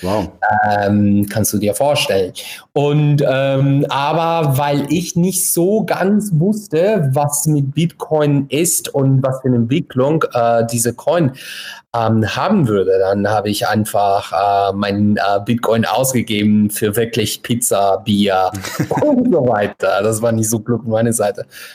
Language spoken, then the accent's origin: German; California, United States; now in Berlin, Delaware, United States; Ich komme aus den USA. Ich bin ein Kalifornier, der in Berlin seit 12 Jahren wohnt.